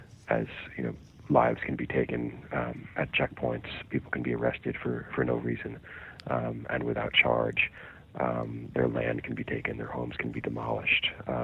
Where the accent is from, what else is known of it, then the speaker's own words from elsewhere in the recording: United States; I'm an American, you know, I have an American passport